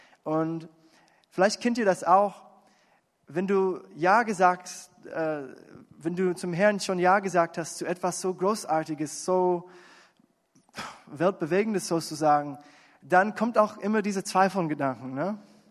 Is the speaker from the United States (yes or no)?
yes; United States; German is a second language; Und als Amerikaner, oder ihr kennt das auch als Deutsche, wir leben im Westen